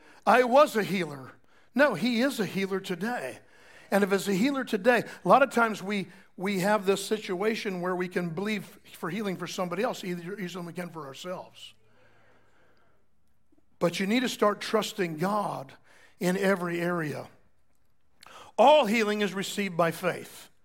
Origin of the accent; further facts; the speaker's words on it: Orlando, Florida, United States; I grew up in the Orlando area, and there was no good arena in Orlando.